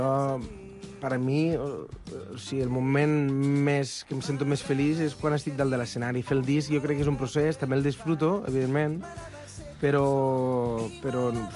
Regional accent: Camarles, Catalonia, Spain; Jo soc de Camarles, del Delta de l'Ebre.

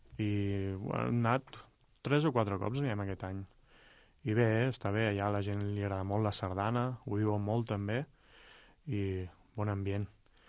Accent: Blanes, Catalonia, Spain; Jo aquell dia vaig estar al concert, perquè soc de Blanes, també.

